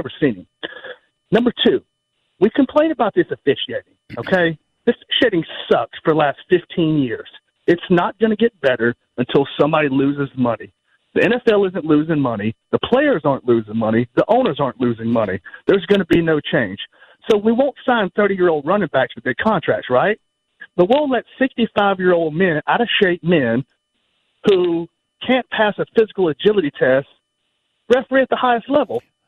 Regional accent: Alabama, United States; You know, come on, man. I'm from Alabama, brother.

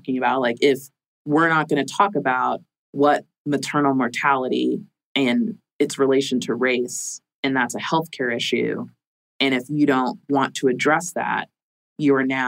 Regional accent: Jamaica; See, I'm a Jamaican, like Jamaican culture.

